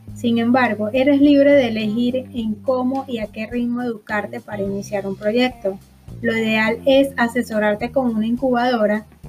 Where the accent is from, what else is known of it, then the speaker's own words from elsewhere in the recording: Venezuela; No olvides que nuestra fama de gente trabajadora se ha forjado con base al esfuerzo y todos somos embajadores de Venezuela.